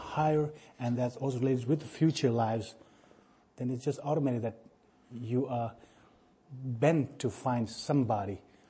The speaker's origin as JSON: {"language": "English", "country": "United States", "tie": "born there", "said": "Being American, being born in America"}